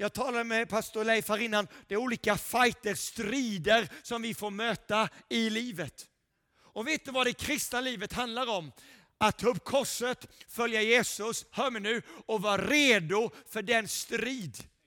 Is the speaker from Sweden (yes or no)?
yes; Småland, Sweden; Och nu är det 21 år senare och jag står här som en smålänning